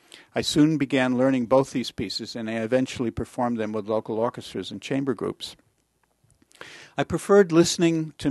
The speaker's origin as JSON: {"language": "English", "region": "New Hampshire", "country": "United States", "tie": "born or raised there", "said": "I grew up in New Hampshire. Both my parents were amateur musicians."}